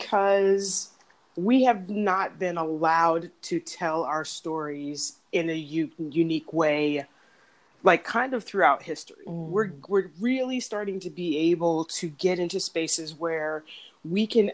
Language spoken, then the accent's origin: English; Arlington, Virginia, United States; also born or lived in San Diego; And I was born in San Diego, but grew up in Arlington, Virginia.